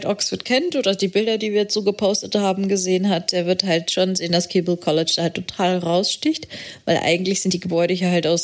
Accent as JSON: {"language": "German", "country": "Portugal", "tie": "born or raised there", "said": "Ich bin in Portugal aufgewachsen."}